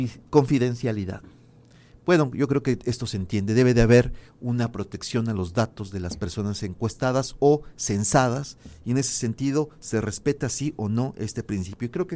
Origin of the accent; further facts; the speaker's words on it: Mexico; Y en mi país, por cierto, sí, debo de decir que sí. En México esto no se respeta